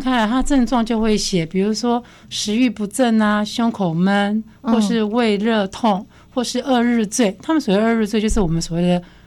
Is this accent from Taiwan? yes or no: yes; Taiwan; 那我们台湾人是没有这样子的文化了，不过我们台湾的老一辈人很喜欢吃